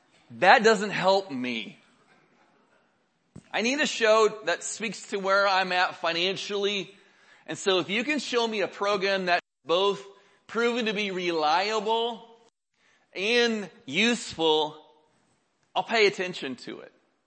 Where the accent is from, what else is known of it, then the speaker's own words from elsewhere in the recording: Oregon, United States; moved away as an adult; 6 years ago, I left my family of 40 years. I was born and raised in Oregon. All my friends and all my family, I just left them.